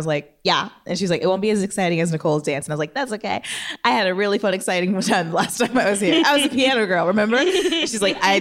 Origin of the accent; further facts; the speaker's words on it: Indianapolis, Indiana, United States; Okay. I'm from Indianapolis, Indiana, and there is a...